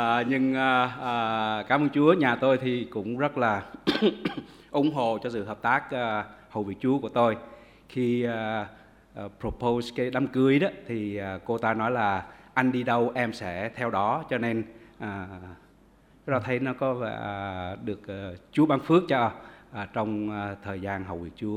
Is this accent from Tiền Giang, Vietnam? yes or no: no; Da Lat, Lâm Đồng, Vietnam; now in United States; tôi sinh ở Đà Lạt, quê quán Đà Lạt, và đến Hoa Kỳ, tiểu bang Idaho vào giữa tháng 4 năm 1975.